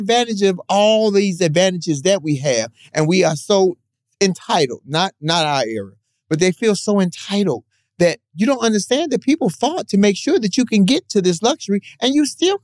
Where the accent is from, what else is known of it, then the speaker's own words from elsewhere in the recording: Chicago, Illinois, United States; I was hosting like 3 drag shows in Chicago because y'all know I'm from Chicago.